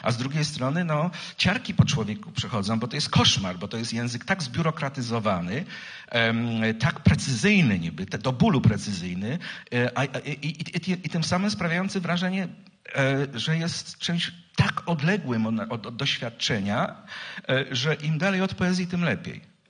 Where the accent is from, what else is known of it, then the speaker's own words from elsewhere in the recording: Drohiczyn, Podlaskie Voivodeship, Poland; są nawiązania właśnie do bunkru, które jako dziecko w Drohiczynie zwiedzałem, tak, w którym się chowałem